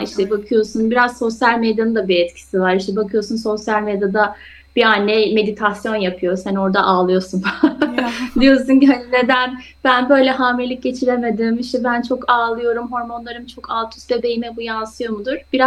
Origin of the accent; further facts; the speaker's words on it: Istanbul, Turkey; moved away as an adult; now in Houston, United States; 27 yaşındayım. İstanbul'da doğdum, büyüdüm ama 2018 yılında aileme Green Card çıkması sonucu Türkiye'de okuduğum üniversitede 3. sınıfa geçerken yarıda bırakıp o yaz tatilinde Amerika'nın Houston, Texas eyaletine yerleştik. O zamandan beri de 6 senedir buradayım.